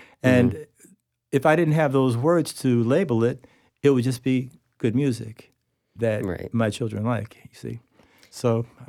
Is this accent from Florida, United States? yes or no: yes; Tallahassee, Florida, United States; moved away as an adult; also born or lived in Bronx, New York; So in my youth in Tallahassee, because though I was born in Bronx and moved back to New York after college for a long time, I was away from Tallahassee for 4 decades.